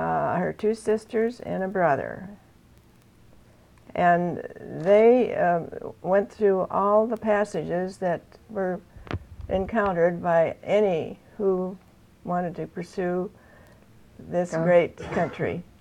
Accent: Fairbanks, Alaska, United States; born there; No, I was born in Fairbanks.

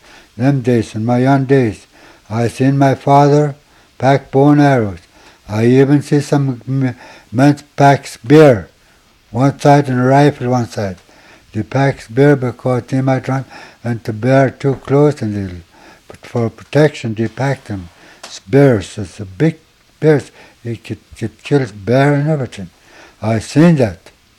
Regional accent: Nenana, Alaska, United States; now in Minto, United States; From Nenana. I was born and raised in Nenana till I was about 19, something like that. Then I marry my wife, yeah, and I make my home in Minto, where my wife's home is.

